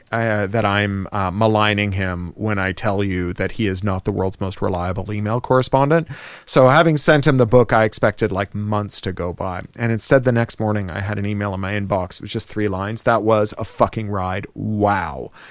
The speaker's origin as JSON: {"language": "English", "town": "Toronto", "region": "Ontario", "country": "Canada", "moved": "as an adult", "lives_now": "San Francisco, United States", "said": "moved to San Francisco to be the founder on the ground there. I'm from Toronto."}